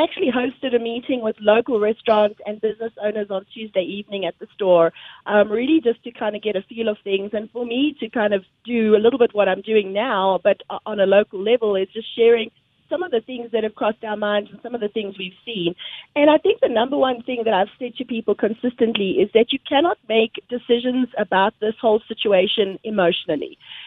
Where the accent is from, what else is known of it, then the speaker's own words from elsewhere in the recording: South Africa; accent: South African; moved away as an adult; also born or lived in London; They moved to South Africa, and I was born and raised in South Africa. So although they had very strong Scottish accents, I actually picked up the South African accent. Then my husband and I, as newlyweds, basically moved to London. We lived in London for 16 years